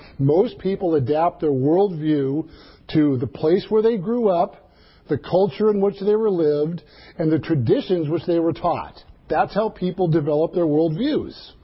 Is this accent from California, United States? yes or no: yes; California, United States; accent: no accent; I'm one of the rare people on the planet that has no culture, has no religious background. I'm a Californian. We have no accent.